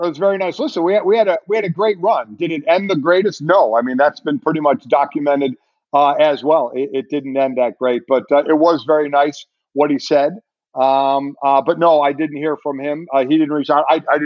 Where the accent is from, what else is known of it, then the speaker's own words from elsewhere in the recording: Cleveland, Ohio, United States; one for Pittsburgh, one for my hometown of Cleveland.